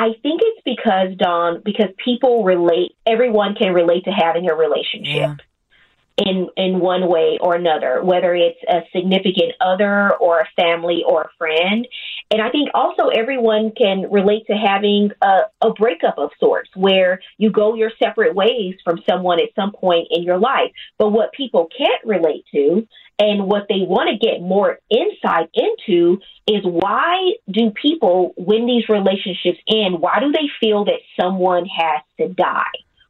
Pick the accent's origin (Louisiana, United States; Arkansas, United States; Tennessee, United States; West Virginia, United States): Louisiana, United States; Growing up in the South, in Louisiana, I used to recall just, you know, having all of these instructions about how to stay safe and keeping safe.